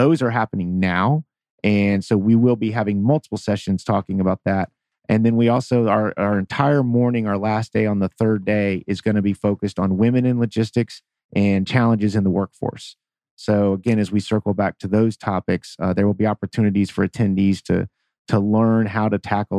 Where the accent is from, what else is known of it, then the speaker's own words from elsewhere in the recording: Georgia, United States; So I applaud my home state, Georgia.